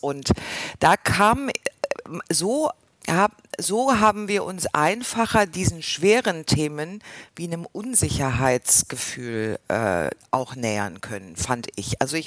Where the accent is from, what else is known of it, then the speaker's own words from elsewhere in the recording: Halle, Saxony-Anhalt, Germany; born there; Halle ist mein Geburtsort, aber ich habe dort nie gelebt